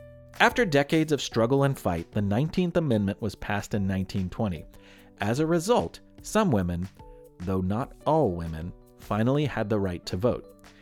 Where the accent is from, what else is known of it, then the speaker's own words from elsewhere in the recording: Kentucky, United States; Willa Brown, who was from my home state of Kentucky